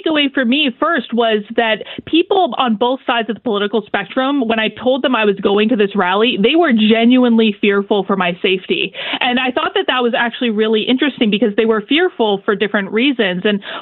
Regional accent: Vermont, United States; I mean, I'm from Vermont. I grew up with Bernie Sanders.

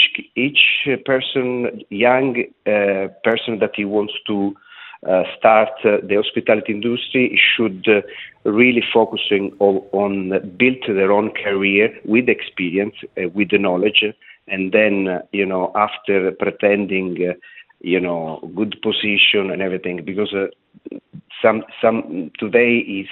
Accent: Calabria, Italy; No, I grew up in Calabria, south of Italy. It's the opposite side from Puglia.

